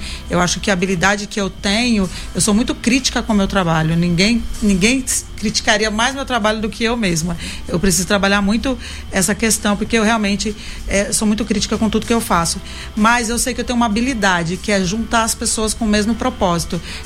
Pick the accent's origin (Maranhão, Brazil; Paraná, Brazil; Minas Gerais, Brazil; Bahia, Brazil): Paraná, Brazil; Araucária; also born or lived in Aracaju; eu sou do Paraná, sou de uma cidadezinha chamada Araucária, ao lado de Curitiba. Então, eu morei em muitos lugares até chegar no Nordeste. Então, eu cheguei no Nordeste em 1994, eu fui para Aracaju.